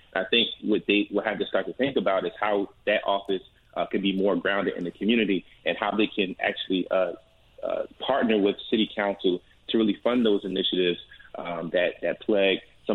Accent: Philadelphia, Pennsylvania, United States; I'm from South Philly. I'm South Philadelphia native. I grew up at 26 and Tasker.

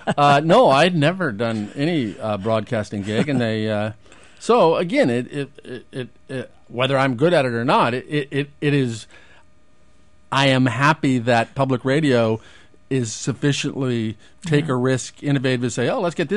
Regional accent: Omaha, Nebraska, United States; I grew up in Omaha, Nebraska.

